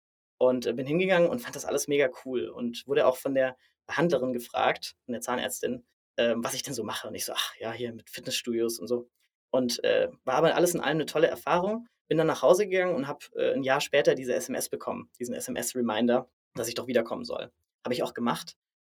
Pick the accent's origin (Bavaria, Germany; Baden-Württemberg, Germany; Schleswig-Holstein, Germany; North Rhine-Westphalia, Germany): Baden-Württemberg, Germany; Ursprünglich komme ich aus dem südlichsten Punkt Deutschlands, vom Bodensee und bin dort aufgewachsen.